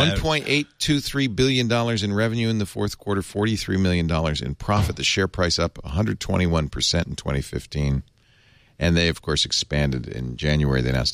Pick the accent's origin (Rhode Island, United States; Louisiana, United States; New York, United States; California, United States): Rhode Island, United States; I grew up in Rhode Island. I'm a Patriots fan.